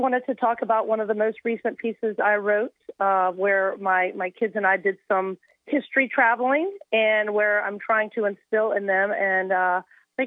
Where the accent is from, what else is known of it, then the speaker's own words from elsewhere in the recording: Richmond, Virginia, United States; You know, I grew up in Richmond back in the day and it was pretty conservative.